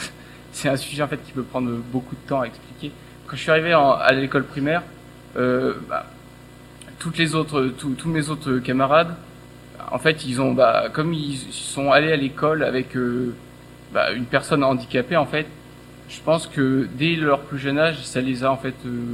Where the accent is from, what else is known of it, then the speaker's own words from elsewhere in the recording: Auvergne-Rhône-Alpes, France; moi je vous parle de ça, je viens de l'Allier